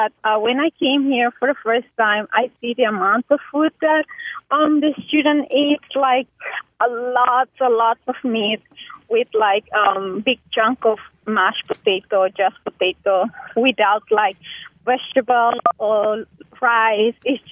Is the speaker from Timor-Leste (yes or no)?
yes; Timor-Leste; now in United States; I'm calling from St. Michael College. I'm an international student from East Timor.